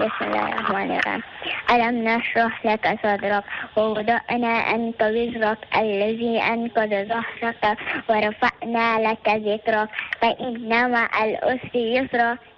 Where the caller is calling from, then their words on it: Pietermaritzburg, KwaZulu-Natal, South Africa; From Pietermaritzburg.